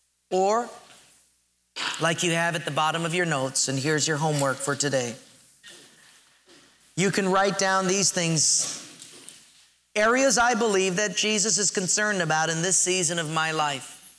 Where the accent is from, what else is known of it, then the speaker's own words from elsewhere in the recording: Hilo, Hawaii, United States; now in Honolulu, United States; I remember when we came from Hilo, we moved to Honolulu